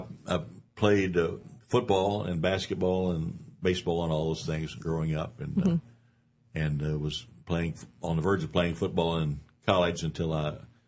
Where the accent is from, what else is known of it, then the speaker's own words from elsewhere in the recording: Kentucky, United States; well, you're lucky I'm not there because I'm from Kentucky, and I would make you look really bad.